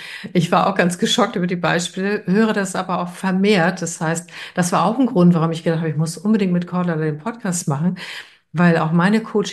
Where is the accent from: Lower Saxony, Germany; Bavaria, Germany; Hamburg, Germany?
Hamburg, Germany; also born or lived in Brandenburg; ich bin nach Hamburg umgezogen, von Brandenburg weg und endlich wieder in meine Heimat.